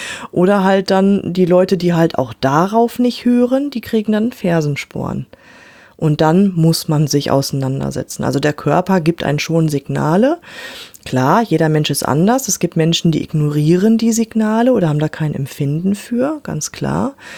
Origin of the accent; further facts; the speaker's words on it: Werther, North Rhine-Westphalia, Germany; Also ich bin ein Landei, ja. Ich komme hier aus Werther bei Bielefeld und wir haben hier sehr viel Land, sehr viel Feldwege.